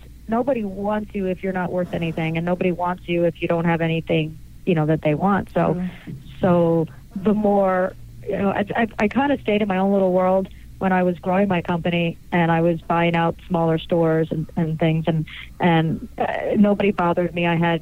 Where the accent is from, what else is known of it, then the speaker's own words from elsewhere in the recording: Miami Beach, Florida, United States; moved away as an adult; also born or lived in Los Angeles; Well, I was actually born and raised in Miami Beach, and I went out actually for a vacation when I was really young. I don't know, I was probably 19, 20, and I went out for a vacation and fell in love and stayed there